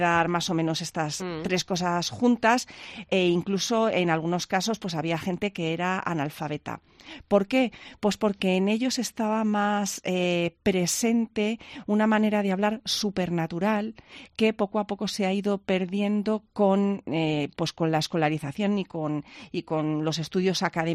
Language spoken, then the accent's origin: Spanish; Valladolid, Castile and León, Spain; aquí cuando decimos que somos de Valladolid, que no tenemos acento, tal, es que no nos oímos a nosotros mismos